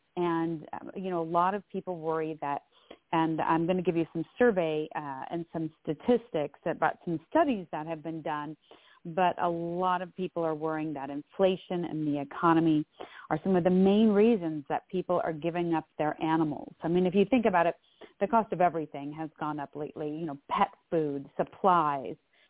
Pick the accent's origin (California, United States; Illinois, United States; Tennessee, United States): Illinois, United States; Chicago; now in Boston, United States; And I'm from Chicago originally, and also I've lived in Boston now for the past 23 years.